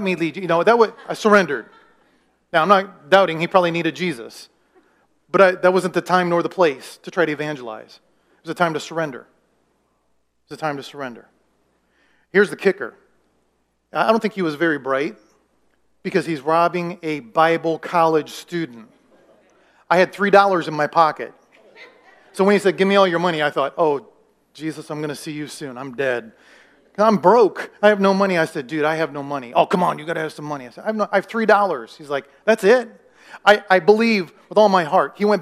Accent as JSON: {"language": "English", "region": "Iowa", "country": "United States", "tie": "born or raised there", "said": "You know, and I'm from Iowa, kind of a naive kind of guy. I grew up in Iowa, you know, not really a whole lot to worry about in Iowa."}